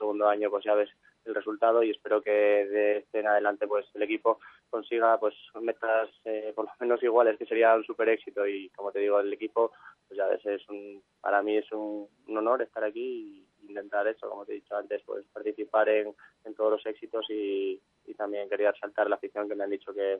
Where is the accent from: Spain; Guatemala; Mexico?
Spain; Asturias; aquí hay gente asturiana que es de mi tierra